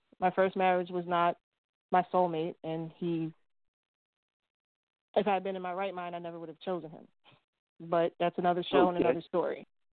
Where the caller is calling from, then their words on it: New York, United States; I'm calling from upstate New York.